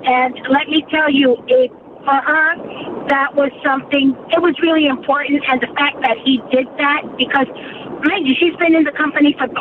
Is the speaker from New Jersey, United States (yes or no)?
yes; North Bergen, New Jersey, United States; How are you? I'm from New Jersey. Northburgen.